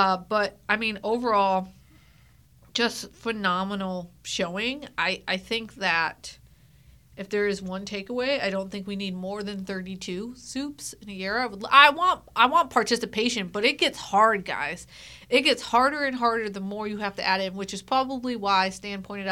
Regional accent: Syracuse, New York, United States; I'm from Syracuse, and there are a lot of great food places there, too. Don't get me wrong. Central New York, all the way.

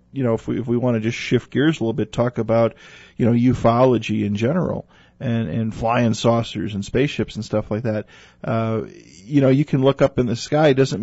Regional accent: Chicago, Illinois, United States; I am too. I'm from Chicago.

